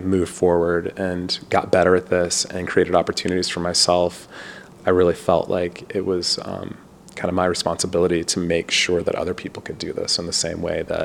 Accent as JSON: {"language": "English", "town": "Louisville", "region": "Kentucky", "country": "United States", "tie": "born or raised there", "said": "Well, I grew up in Louisville, Kentucky."}